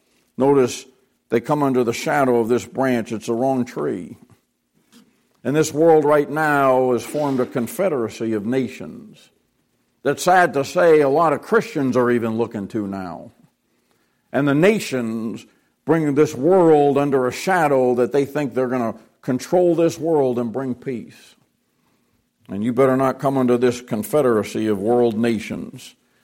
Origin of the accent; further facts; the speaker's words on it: New England, United States; I was from up north. I was from New England.